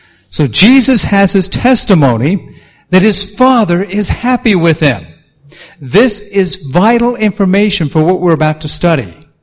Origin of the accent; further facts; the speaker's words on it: San Diego, California, United States; In fact, that's where I was born and raised. This is San Diego. That's my hometown.